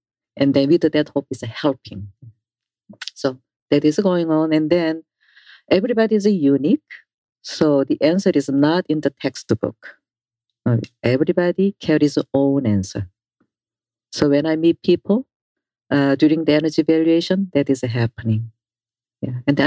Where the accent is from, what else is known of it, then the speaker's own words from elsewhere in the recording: South Korea; So when I was younger, you know, I'm from Korea, I heard, but nobody taught.